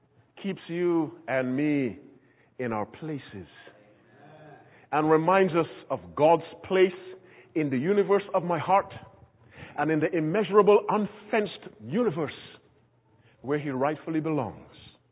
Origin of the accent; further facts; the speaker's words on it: Barbados; When I was growing up in the Barbados in the West Indies, we had an expression.